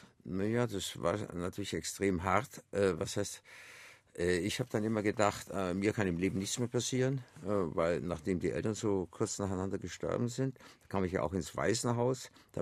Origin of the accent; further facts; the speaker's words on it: Augsburg, Bavaria, Germany; born there; Und ich bin in Augsburg geboren